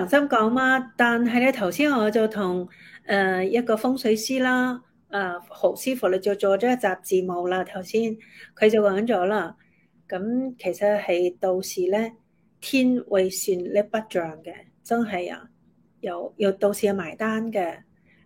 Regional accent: Hong Kong

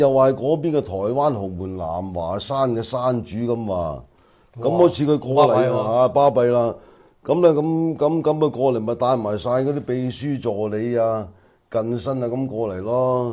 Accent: China; 我哋中國人有個説話叫相由心生啊嘛

